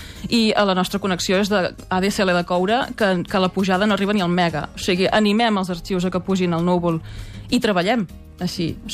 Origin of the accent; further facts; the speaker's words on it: Vià, Catalonia, Spain; moved away as an adult; hem tornat a Vià, que és d'on jo sóc originària, i és un poblet del Berguedà.